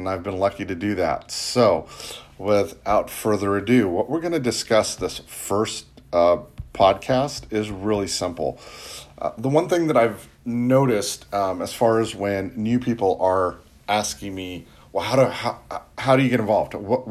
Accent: San Gabriel, California, United States; also born or lived in Kentucky; now in Houston, United States; I grew up in San Gabriel, California. I now live in Houston, Texas. I spent quite a bit of time in Kentucky in my formidable older 20s.

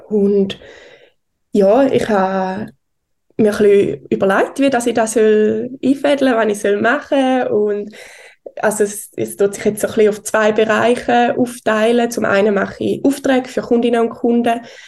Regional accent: Schaffhausen, Switzerland; ich habe meine Wurzeln in Schaffhausen. Ich bin in Schaffhausen geboren und aufgewachsen und wohne jetzt auch wieder da.

